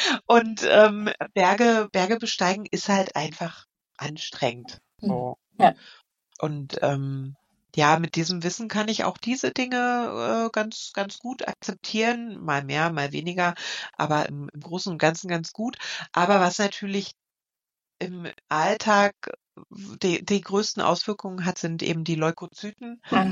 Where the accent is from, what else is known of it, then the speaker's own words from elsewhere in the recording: Thuringia, Germany; Und ich komme ja aus dem Mittelgebirge, aus dem schönen Thüringen.